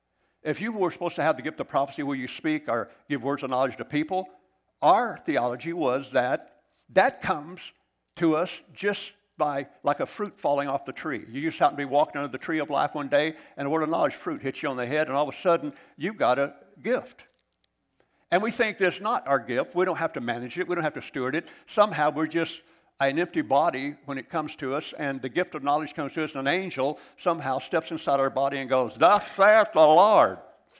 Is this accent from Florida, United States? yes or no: no; Arkansas, United States; I was from Arkansas.